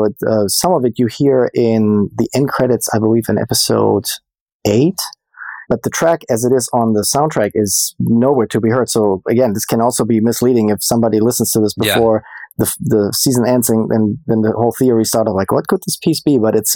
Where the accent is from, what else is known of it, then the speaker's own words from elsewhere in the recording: Germany; moved away as an adult; now in Los Angeles, United States; I was born and raised in Germany, and then I went to college in Boston at Berklee College of Music.